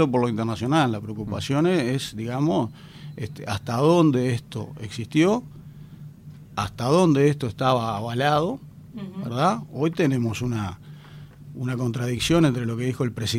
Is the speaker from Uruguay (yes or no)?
yes; Uruguay; Todos somos uruguayos, uruguayas antes que nada, y estamos muy orgullosos de lo que es nuestro país